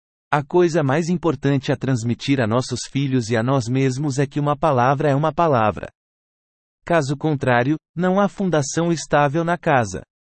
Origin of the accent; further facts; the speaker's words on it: Haifa, Haifa District, Israel; Cresci no bairro de Dânia, em Haifa, um bairro de ricos, mas éramos mais do que pobres.